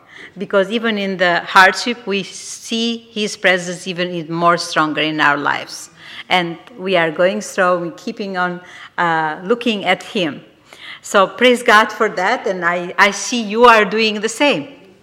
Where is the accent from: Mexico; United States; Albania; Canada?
Albania; we have Matteo with us. His first time here in UK this time, and we come from Albania, but this church is like home to us.